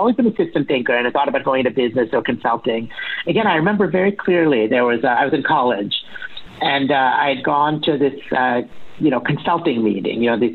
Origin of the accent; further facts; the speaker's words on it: Boston, Massachusetts, United States; I'm from Boston, where we're living. And Boston, it's cold and dark at this time of year.